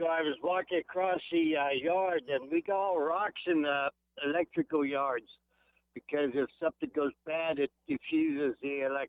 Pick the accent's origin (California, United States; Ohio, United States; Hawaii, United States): California, United States; Santa Clarita; In the valley in Santa Clarita.